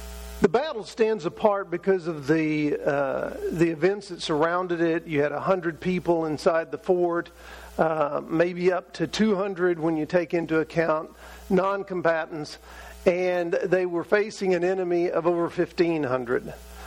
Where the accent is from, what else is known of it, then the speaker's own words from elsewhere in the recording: Texas, United States; Growing up in East Texas, there was something that was common to every child in the state of Texas